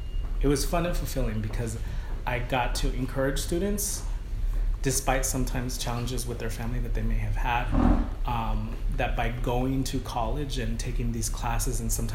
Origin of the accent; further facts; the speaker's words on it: Oregon, United States; the University of Oregon for my undergraduate degree, and I actually went to the same university in my hometown, mainly because my mom wasn't doing so well, so I decided to stick close to home.